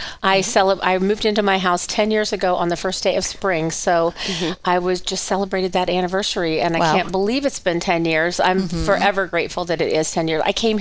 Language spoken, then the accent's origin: English; Hannibal, Missouri, United States; I grew up in Hannibal, and when I say that, people go, I know Hannibal, and you go, no, you don't.